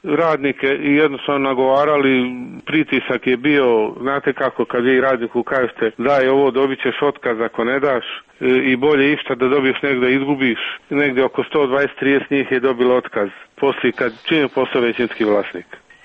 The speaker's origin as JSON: {"language": "Serbian", "town": "Osijek", "region": "Osijek-Baranja County", "country": "Croatia", "also_born_or_lived": "Prijedor", "said": "Kao i svima, nisam ja izuzetak, ja sam iz Osijeka, kad sam isjeran odem dole u rodni kraj, Prijedor."}